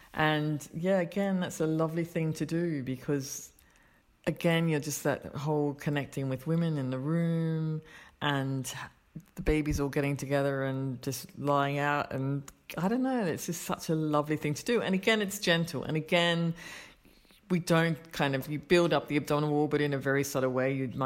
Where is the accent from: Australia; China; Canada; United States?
Australia; I'm Australian